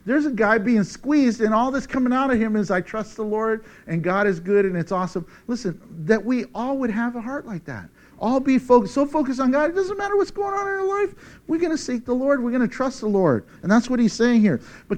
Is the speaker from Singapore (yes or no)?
no; Texas, United States; Hey, I'm from Texas. I can say, y'all come.